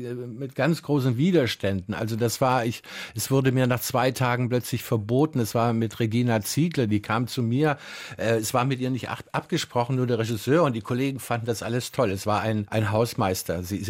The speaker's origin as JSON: {"language": "German", "region": "Saxony", "country": "Germany", "moved": "yes", "said": "man war als Sachse im Westen ein Neger, und ich habe vom ersten Tag an, als ich in Friedrichshafen ankam"}